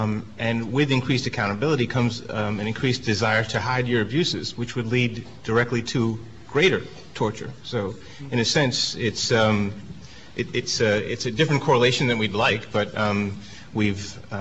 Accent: New York, United States; I'm from New York, so Amadou Diallo

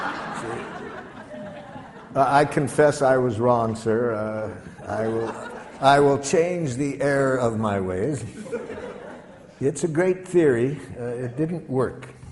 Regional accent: Detroit, Michigan, United States; I grew up in Detroit. We spoke a rather harsh dialect of jackal.

